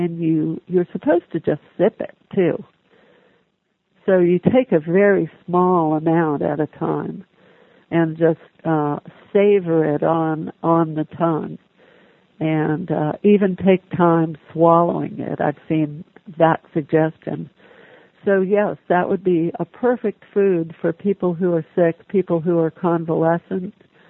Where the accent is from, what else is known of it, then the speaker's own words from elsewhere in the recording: Philadelphia, Pennsylvania, United States; I was from the Philadelphia area at the time and always needed a place to stay.